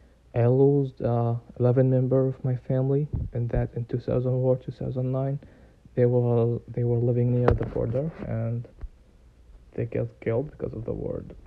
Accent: Gaza City, Gaza Strip, Palestine; Hey everyone … from Palestine. I was born in Gaza City in the south in October 2000.

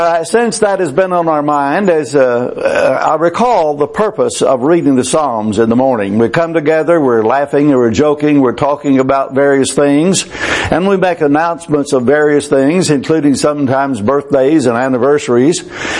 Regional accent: Gladewater, Texas, United States; also born or lived in Kilgore; have many good memories of growing up in Gladewater, Texas, and before that in Kilgore, Texas

